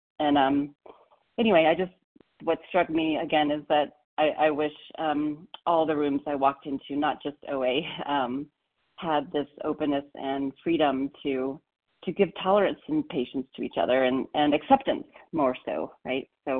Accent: Colorado, United States; I'm from Colorado.

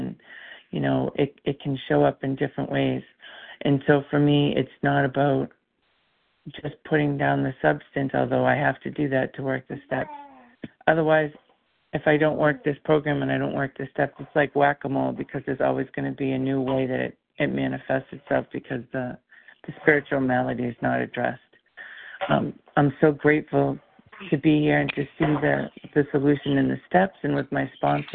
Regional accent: Rhode Island, United States; I'm from Rhode Island.

